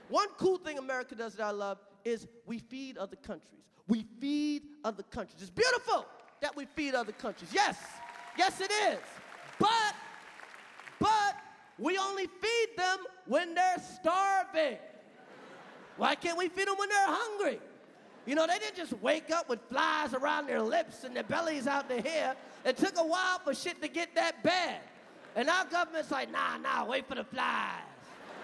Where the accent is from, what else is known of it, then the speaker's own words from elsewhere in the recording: Brooklyn, New York, United States; I ain't scared of Al-Qaeda. I'm from Brooklyn.